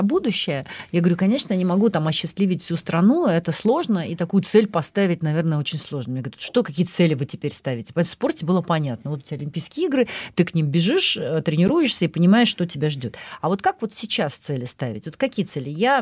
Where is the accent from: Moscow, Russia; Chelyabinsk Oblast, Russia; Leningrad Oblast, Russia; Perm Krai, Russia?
Leningrad Oblast, Russia; Kirovsk; Я надеюсь, что в моем родном городе Кировске все-таки будет каток